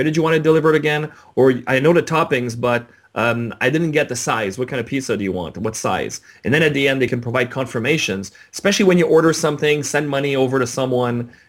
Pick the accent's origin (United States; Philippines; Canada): Canada; Well, I am Canadian.